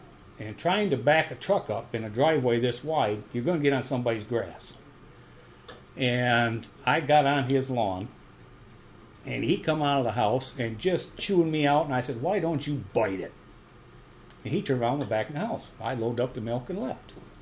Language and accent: English; Charlotte, Michigan, United States; also born or lived in Ionia; I was born in Ionia, but raised in Charlotte.